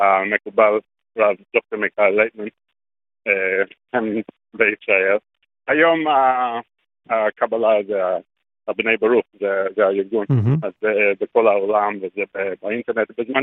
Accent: Australia; Hebrew is a second language; now in Israel; נולדתי באוסטרליה, במשפחה יוונית

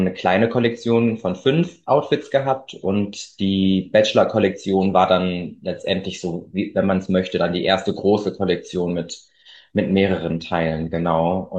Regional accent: Lünen, North Rhine-Westphalia, Germany; also born or lived in Bavaria / Pforzheim; Ich bin aufgewachsen in Lünen. Das liegt bei Dortmund. Also so Nordrhein-Westfalen, da fängt so langsam das Münsterland an und die Ausbildung in Bayern und studiert habe ich dann in Pforzheim.

